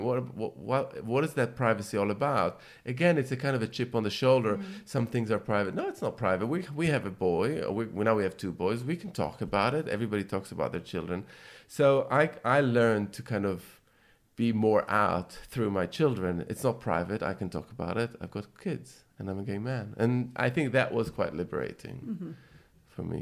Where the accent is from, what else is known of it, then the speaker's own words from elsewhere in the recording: Jerusalem, Jerusalem District, Israel; And I remember growing up in Jerusalem, and I remember we used to have this kind